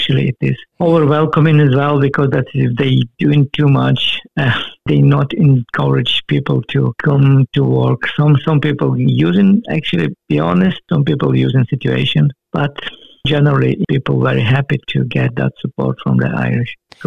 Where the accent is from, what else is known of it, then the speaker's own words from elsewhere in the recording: Ukraine; English is a second language; moved away as an adult; now in Ireland; I live in Kamen for more than 22 years. I'm originally from Ukraine. I came here a long time ago for the learn English and then stay here for a longer time now.